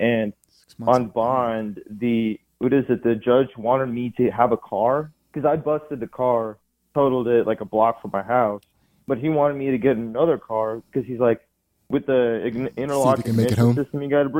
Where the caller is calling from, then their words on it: Texas, United States; Hey, I'm calling from Texas.